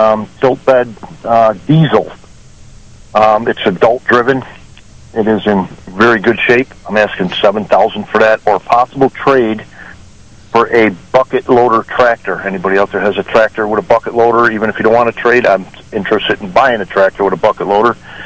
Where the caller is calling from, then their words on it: Beaumont, Texas, United States; Beaumont.